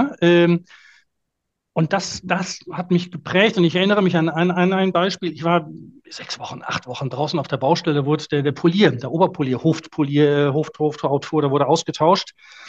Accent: Germany; du bist als einziger Deutscher der Ansprechpartner für den holländischen Auftraggeber

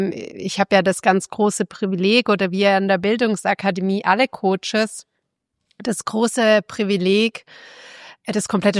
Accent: Stuttgart, Baden-Württemberg, Germany; Ich bin Stuttgarterin, ich bin mit dem VfB groß geworden

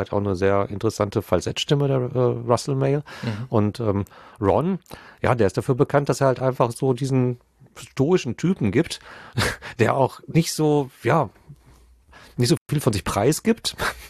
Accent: North Rhine-Westphalia, Germany; wir kommen aus dem Pott

